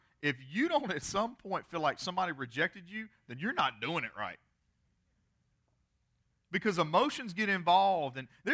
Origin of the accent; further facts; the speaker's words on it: Greensboro, North Carolina, United States; You remember growing up in Greensboro when every bad smell we blamed on Buffalo Creek?